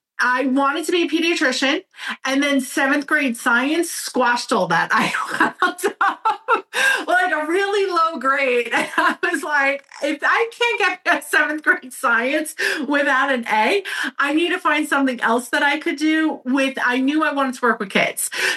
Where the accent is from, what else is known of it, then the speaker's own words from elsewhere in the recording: Brooklyn, New York, United States; accent: Brooklyn; And as we were checking out with my Brooklyn accent, I turned around to the cashier